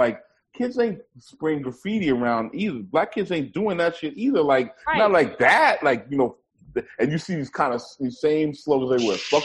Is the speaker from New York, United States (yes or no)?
yes; New York, United States; Because again, being a New Yorker, knowing how to move around in New York, almost no kids in New York have cars.